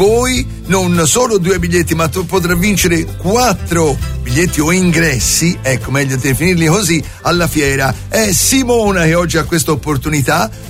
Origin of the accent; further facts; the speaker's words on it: Livorno, Tuscany, Italy; also born or lived in Viareggio; sono livornese, poi viarellese, viarellone, come si dice, viarelluccio, ecco, di nascita